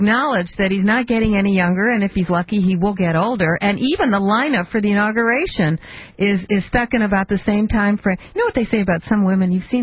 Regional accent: Michigan, United States; Grand Rapids is not very far from my hometown and my place in the land that time forgot.

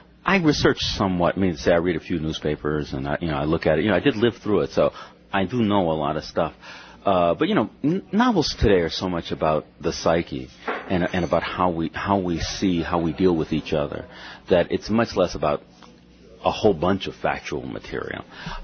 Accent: Los Angeles, California, United States; moved away as an adult; now in New York, United States; I grew up until I was about 18 or 19. I was in L.A., and then I slowly started wandering around. About 20 years ago, I ended up in New York, and I've been there ever since.

